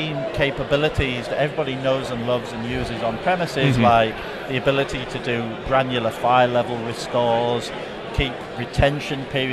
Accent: England, United Kingdom; moved away as an adult; also born or lived in California; now in Texas, United States; I was born and bred in England, but then I escaped to the Bay Area, yeah.

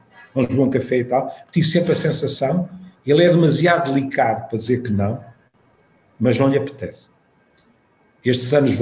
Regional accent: Porto, Portugal; E eu vivo no Porto, nasci no Porto, estou aqui há 71 anos.

